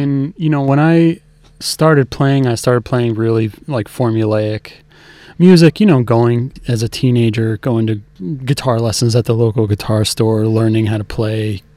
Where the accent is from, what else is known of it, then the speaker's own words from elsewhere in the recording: Philadelphia, Pennsylvania, United States; I was lucky to be growing up in Philadelphia where there's great radio programming and there are great record stores.